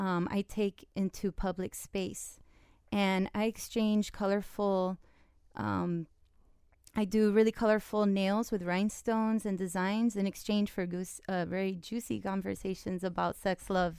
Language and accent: English; Miami, Florida, United States; So I grew up in Miami since I was a kid with Hispanic parents.